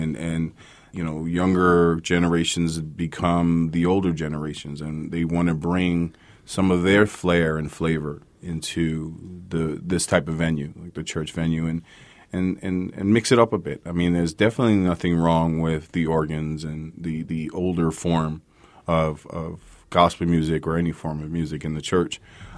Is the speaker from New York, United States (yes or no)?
yes; New York, United States; I'm from New York, and so I grew up in Long Island, and we went to a church out in Queens that was in a black neighborhood out there.